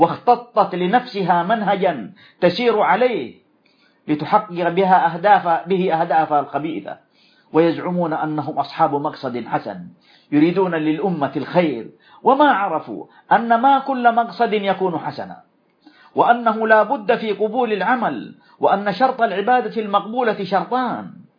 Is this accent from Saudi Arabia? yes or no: yes; Saudi Arabia; قامت بلادنا المملكة العربية السعودية